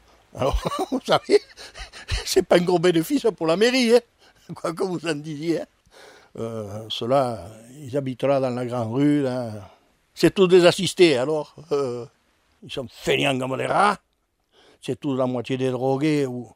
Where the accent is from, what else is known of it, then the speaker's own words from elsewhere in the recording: Saint-Christol-lès-Alès, Occitanie, France; born there; Moi, je suis né à Saint-Christol-des-Alaises, alors. Je suis né dans un pays minier, alors. Mon père travaillait au charbonnage, et bon, et mes oncles, mes cousins travaillaient tous dans les mines